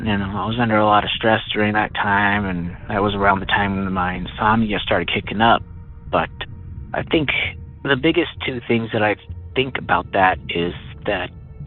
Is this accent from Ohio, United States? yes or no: no; Michigan, United States; from Michigan, but my story is coming from Lubido, California.